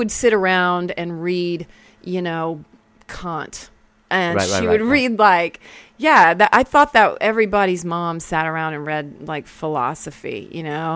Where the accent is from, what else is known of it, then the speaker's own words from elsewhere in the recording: Killeen, Texas, United States; I liked growing up in Killeen because it was an Army town.